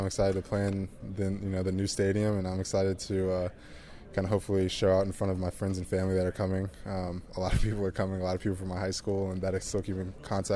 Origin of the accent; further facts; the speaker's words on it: Georgia, United States; Born and raised in Georgia, so you're always kind of just trying to see something, trying to see a sporting event, or trying to go downtown as much as possible.